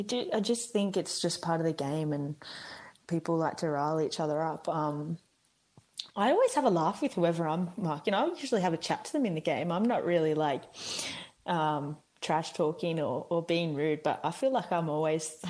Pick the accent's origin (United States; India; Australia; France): Australia; I'm Australian.